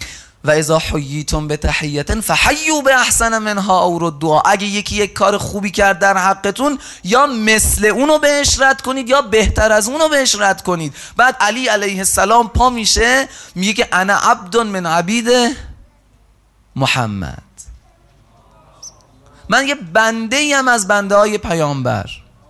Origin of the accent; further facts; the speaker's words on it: Iran; تا خلاصه رسیدیم به این که بهشون گفتیم ما از ایرانیم.